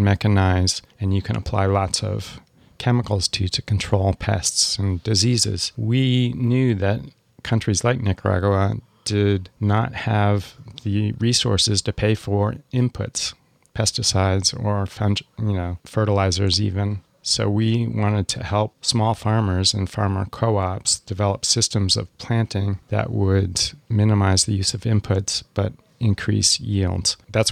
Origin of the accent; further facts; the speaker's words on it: Connecticut, United States; also born or lived in Ann Arbor, Michigan; I was born in Ann Arbor, Michigan. Grew up mostly in Connecticut because my father worked in New York City. I went back to Ann Arbor for college.